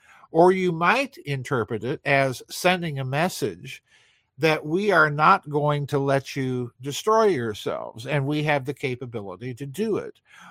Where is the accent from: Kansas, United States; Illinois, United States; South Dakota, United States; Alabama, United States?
South Dakota, United States; You know, I grew up in South Dakota. I remember stories in the Sioux Falls Argus Leader of UFOs over the missile silos in the western part of the state.